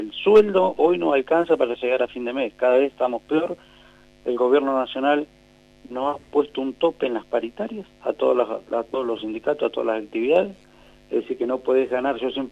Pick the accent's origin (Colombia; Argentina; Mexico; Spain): Argentina; absolutamente somos distintos los argentinos